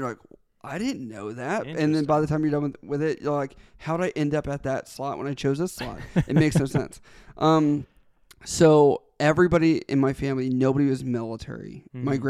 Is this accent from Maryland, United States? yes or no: yes; Maryland, United States; I'm from Maryland. I didn't want to go to Virginia. I didn't want to go to North Carolina.